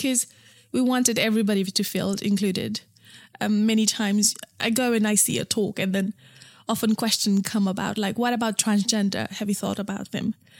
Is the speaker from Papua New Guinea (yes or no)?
no; Nepal; so I grew up in Nepal.